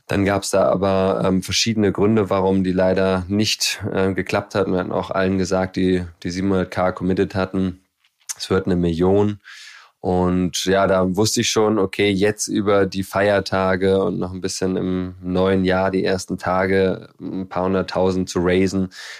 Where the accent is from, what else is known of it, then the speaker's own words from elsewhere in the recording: Berlin, Germany; Ich bin ja Berliner, seit 40 Jahren hier am Start